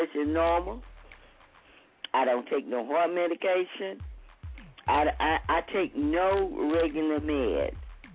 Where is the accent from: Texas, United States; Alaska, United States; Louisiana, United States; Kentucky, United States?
Louisiana, United States; And I'm going to be honest with you. I'm from Louisiana.